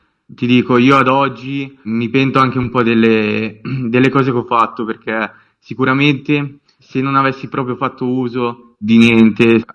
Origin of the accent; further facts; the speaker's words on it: Lombardy, Italy; Vengo dalla provincia di Milano.